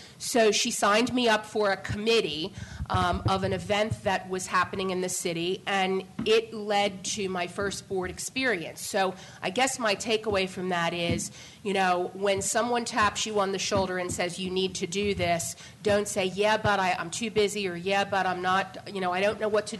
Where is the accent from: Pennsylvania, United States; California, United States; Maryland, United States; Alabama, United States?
Pennsylvania, United States; Philadelphia; I apparently am the only local panelist. I am here from Philadelphia.